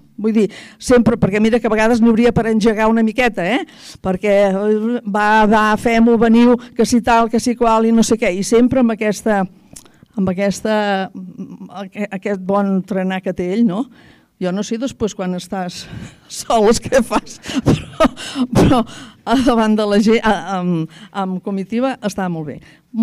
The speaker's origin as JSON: {"language": "Catalan", "town": "Barcelona", "region": "Catalonia", "country": "Spain", "said": "jo no sóc espluguina, però m'hi sento. Jo em sento espluguina, jo sóc de Barcelona."}